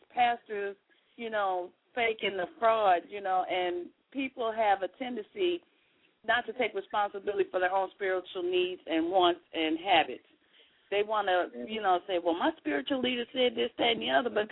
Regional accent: St. Louis, Missouri, United States; I'm from St. Louis.

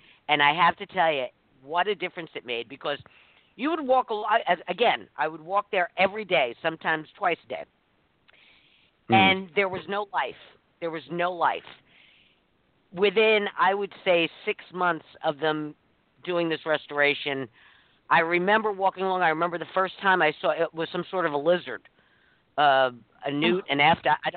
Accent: East Coast, United States; I'm originally from the East Coast, right?

